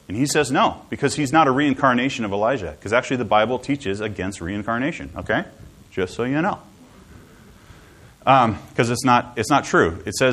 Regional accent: United States; Okay, so I'm from America, so this is the analogy that I'm going to use.

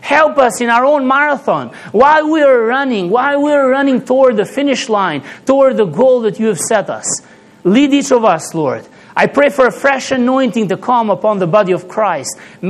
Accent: Albania; English is a second language; moved away as an adult; now in Skopje, North Macedonia; I'm originally from Albania, and I've been living for 7 years in Macedonia, Skopje, and serving the Lord here.

